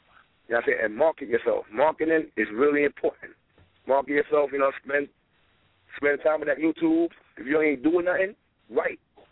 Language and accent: English; Brooklyn, New York, United States; of course, I'm from Brooklyn.